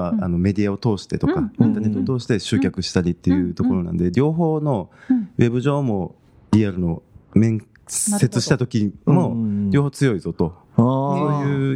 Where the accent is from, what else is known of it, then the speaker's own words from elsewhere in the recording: Tondabayashi, Osaka, Japan; 生まれは違うんですけど、はい、育ちが。